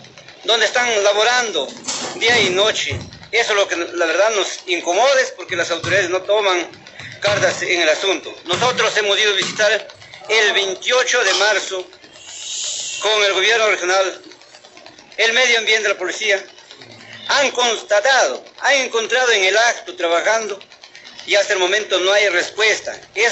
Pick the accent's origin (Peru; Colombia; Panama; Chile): Peru; Yuyapugio, Cajamarca; Porque yo soy de Yuyapugio, yo la verdad no quiero tierra porque yo soy de ahí.